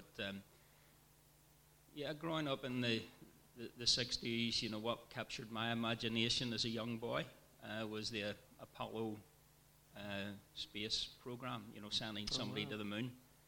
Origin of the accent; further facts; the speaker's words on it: Belfast, Northern Ireland, United Kingdom; I grew up in East Belfast. So if you see any footage from Belfast, you see the two Heartland and Wolf cranes, the big yellow cranes. I grew up in the shadow of those cranes.